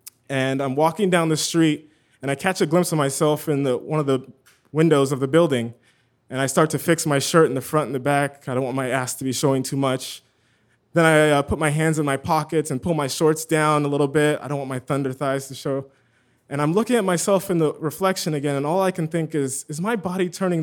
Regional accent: California, United States; I just moved back to my hometown. It's a small town, an hour east of Los Angeles.

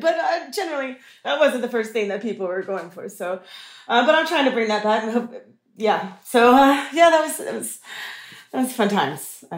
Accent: United States; I bring a touch of innovation in there, being the American than I am

